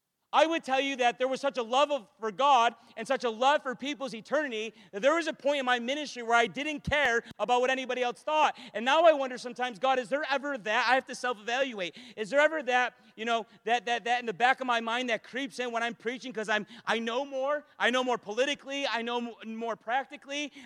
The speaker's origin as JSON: {"language": "English", "country": "United States", "said": "and I'm American. So, of course, being an American means I'm a Christian."}